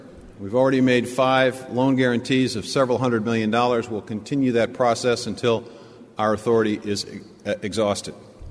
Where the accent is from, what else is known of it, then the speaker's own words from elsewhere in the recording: United States; let me thank you for 2 additional opportunities that I have as an American because of you.